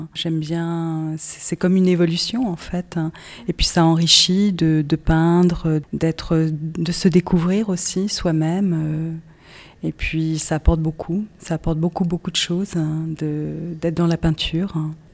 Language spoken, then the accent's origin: French; Paris, Île-de-France, France; donc je suis de Paris.